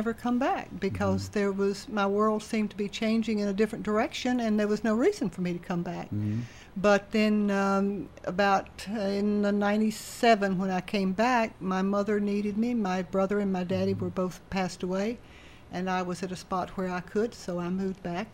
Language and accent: English; Tennessee, United States; moved away; also born or lived in Louisville, United States / Los Angeles, United States / Connecticut, United States; See, I was in southern part of obviously from Tennessee, I'm a Southerner, and I moved to Louisville, Kentucky, which is not that very far.